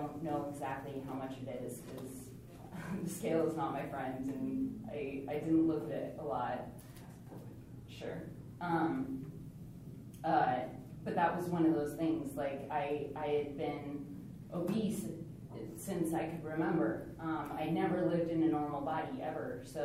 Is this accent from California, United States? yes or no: no; Colorado, United States; I'm from Colorado.